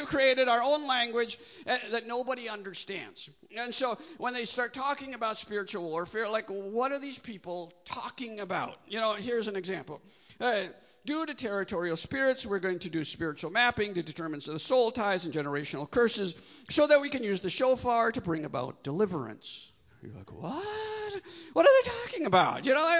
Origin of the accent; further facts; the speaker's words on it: Midwest, United States; Now, I know you see a short, bald, Sri Lankan-looking guy up here. But I'm actually from the Midwest, okay?